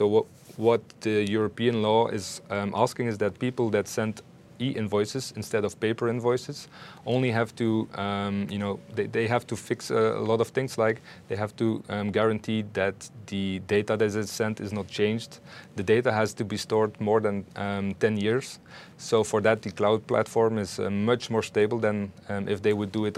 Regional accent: Belgium; I'm from Belgium

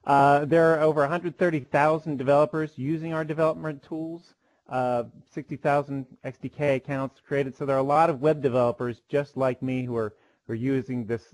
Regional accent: Pennsylvania, United States; We're from Pennsylvania, so we always figure awesome.

